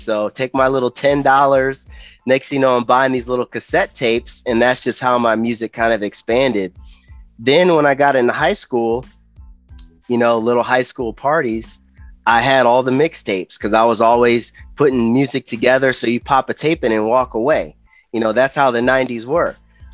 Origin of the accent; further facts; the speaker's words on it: Cleveland, Ohio, United States; I'm originally from Cleveland, but I live out in Tintagony area.